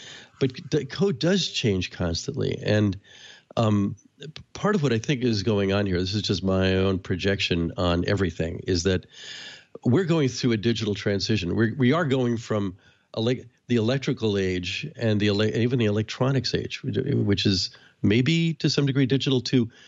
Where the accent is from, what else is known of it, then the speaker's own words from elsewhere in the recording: New Jersey, United States; You know, I'm from New Jersey, so I can't change that.